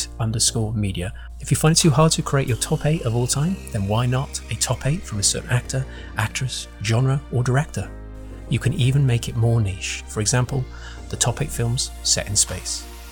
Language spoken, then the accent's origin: English; United Kingdom; I'm very proud as a Brit